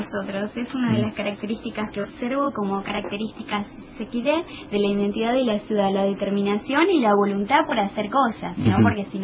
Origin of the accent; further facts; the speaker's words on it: Santa Fe, Argentina; Yo soy oriunda de la provincia de Santa Fe.